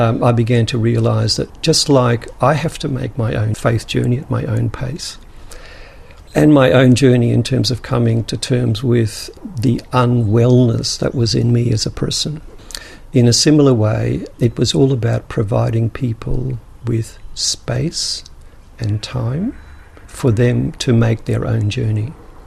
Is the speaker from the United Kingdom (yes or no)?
no; Australia; also born or lived in Netherlands; I've come, of course, from a middle-class background in Holland and then growing up in Australia in terms of middle-class values.